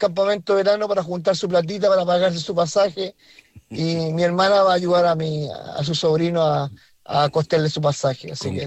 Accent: La Pintana, Santiago Metropolitan, Chile; De La Pintana, de la hermosa comuna de La Pintana.

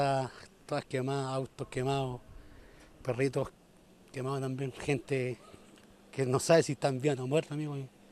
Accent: San Pedro de la Paz, Biobío, Chile; Nosotros somos de San Pedro de la Paz, Candelaria.

